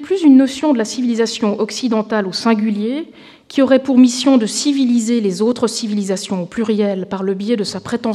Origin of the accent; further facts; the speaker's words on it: Switzerland; Donc je me sens particulièrement honorée d'être reçue en tant que Suissesse aujourd'hui.